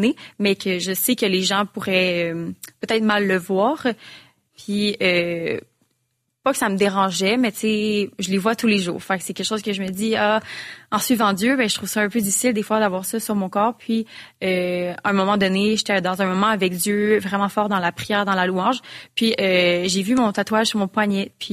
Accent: Quebec, Canada; c'est quelque chose que on le sait en tant que Québécois

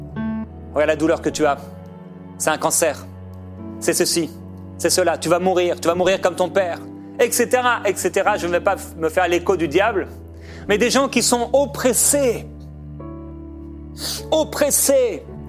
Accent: France; c'était bien en France, par exemple, là d'où je viens

